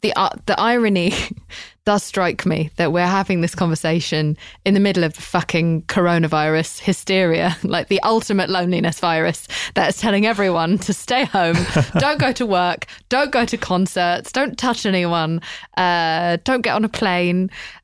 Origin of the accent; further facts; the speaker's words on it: England, United Kingdom; You know, no, I'm English.